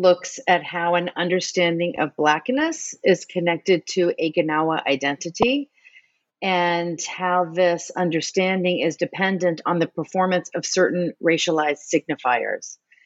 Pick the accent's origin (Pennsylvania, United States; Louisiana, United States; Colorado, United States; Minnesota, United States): Louisiana, United States; New Orleans; And so as an American, and you know, I grew up in New Orleans in the South